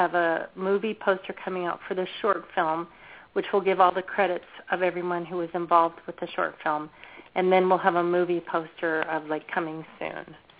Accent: Utah, United States; also born or lived in Alaska / Washington State; Well, I was born and raised in Utah, so I used to go squatching there. But when I was a teenager, I also lived in Alaska for many years, and then I lived in Washington State.

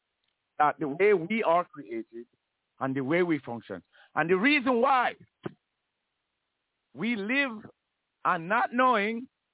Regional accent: Jamaica; I am Jamaican. Everybody in, I know about, hear about in Jamaica, believe in the God of the Bible.

